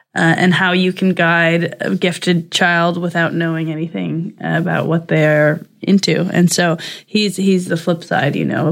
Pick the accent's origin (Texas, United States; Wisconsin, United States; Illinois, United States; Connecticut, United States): Wisconsin, United States; I'm from Wisconsin and also sports obsessed high school.